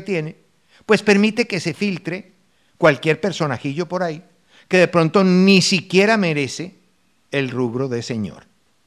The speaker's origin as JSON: {"language": "Spanish", "town": "Manizales", "region": "Caldas", "country": "Colombia", "said": "Y yo soy de Manizales"}